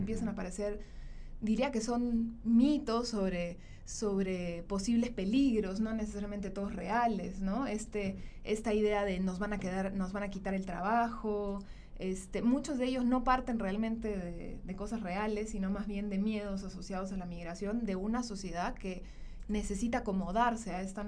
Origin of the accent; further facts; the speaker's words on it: Peru; Cuando asumimos que somos un grupo, es decir, somos los peruanos